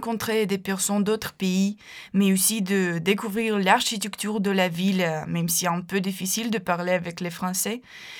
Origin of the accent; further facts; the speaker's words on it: Ukraine; French is a second language; now in France; je suis ukrainienne et j'ai 21 ans.